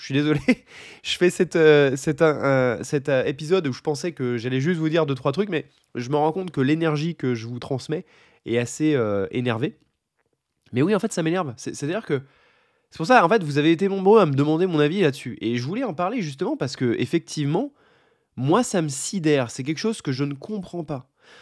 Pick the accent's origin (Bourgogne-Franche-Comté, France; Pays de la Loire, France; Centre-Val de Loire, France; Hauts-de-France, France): Centre-Val de Loire, France; Orléans; also born or lived in Paris; moi, je suis d'Orléans, d'accord? Je suis né à Paris, mais j'ai vécu à Orléans toute ma vie.